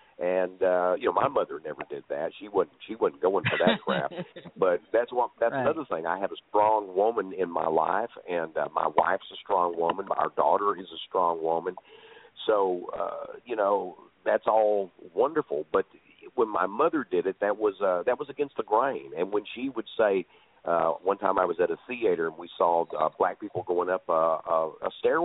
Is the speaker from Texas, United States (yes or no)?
yes; Texas, United States; accent: Texas; My accent's not even the same as the rest of Texas. It's somewhere in between Texas. It's somewhere in between the South.